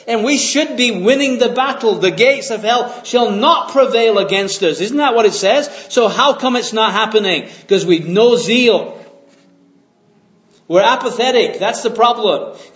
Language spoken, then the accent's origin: English; England, United Kingdom; I'm an Englishman.